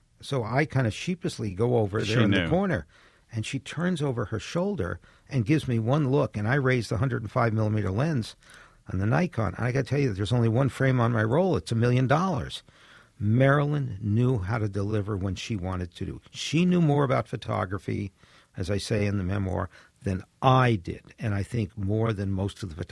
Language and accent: English; Brooklyn, New York, United States; also born or lived in California; I was born in Brooklyn, raised, lived in California for 40 years, came back.